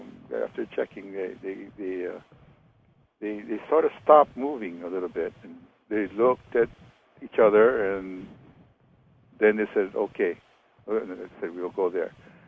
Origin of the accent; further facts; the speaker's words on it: Hawaii, United States; from Maui